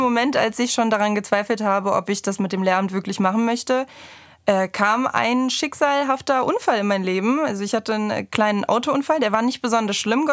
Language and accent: German; Bonn, North Rhine-Westphalia, Germany; moved away as an adult; Also ich komme eigentlich aus Bonn